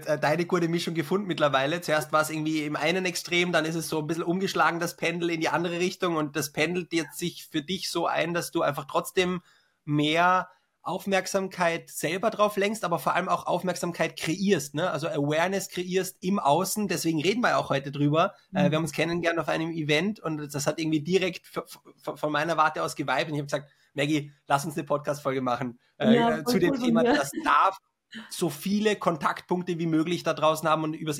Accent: Austria; accent: Austrian; also Deutsch wäre es in meinem Fall oder Österreichisch wäre meine Muttersprache

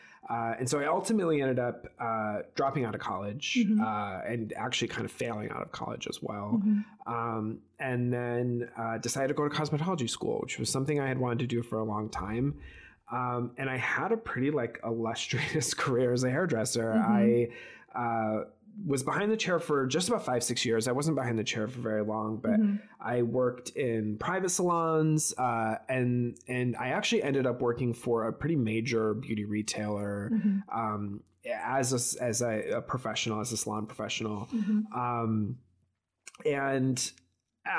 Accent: Michigan, United States; So I grew up in Michigan. I grew up in rural Michigan.

